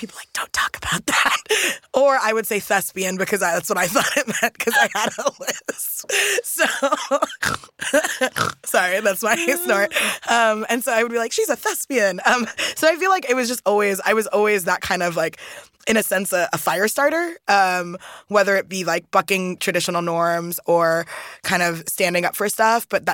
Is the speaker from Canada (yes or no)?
no; New York City, New York, United States; I grew up in New York City, in Brooklyn, in Staten Island, New York, which explains a lot, to be honest